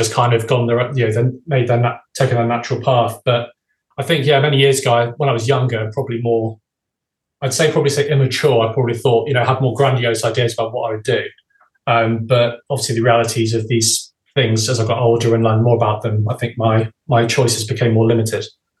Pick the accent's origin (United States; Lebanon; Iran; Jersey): Jersey; And he knew I was from Jersey.